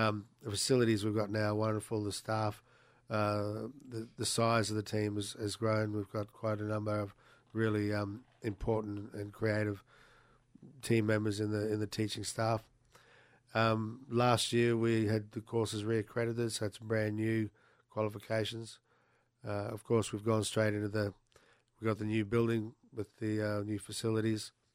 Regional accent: Bowen, Queensland, Australia; also born or lived in Sydney; My background's Irish, Scottish descent. I grew up in North Queensland around the Bowen area, and been down in southeast Queensland for the last 20 years.

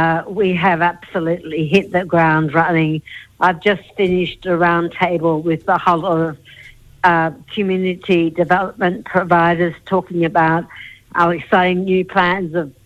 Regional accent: New South Wales, Australia; I come from Wiradjuri territory. People that don't know where that is, it's in southwestern New South Wales.

